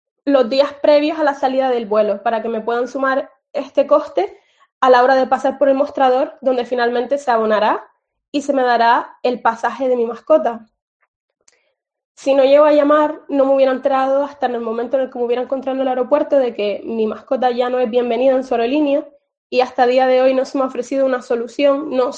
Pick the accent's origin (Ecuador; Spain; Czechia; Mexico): Spain; now in Ireland; soy una estudiante española que actualmente reside en Irlanda, donde estoy estudiando y finalizando mi doble grado en la Universidad de Dublín.